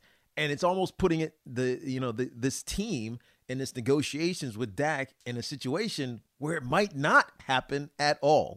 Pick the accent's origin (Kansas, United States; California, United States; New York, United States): New York, United States; I'm a New Yorker.